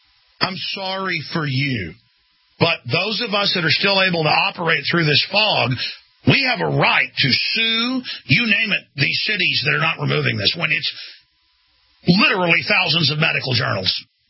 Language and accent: English; Dallas, Texas, United States; I grew up in Dallas drinking fluoride water so strong and make your head spin.